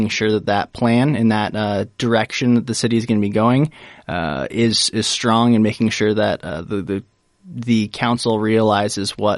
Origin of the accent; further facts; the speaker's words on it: Winterset, Iowa, United States; So I am from Winterset, Iowa, which is about an hour and 15 minutes or so away from Ames.